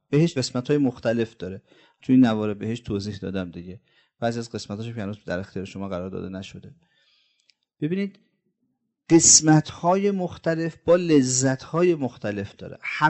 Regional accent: Iran; هر دفعه میگم خدا رو شکر ما ایرانی هستیم

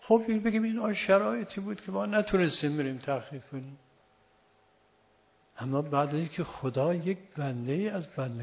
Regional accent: Yazd, Iran; ما در شهر خودمون دارالعباده یزد

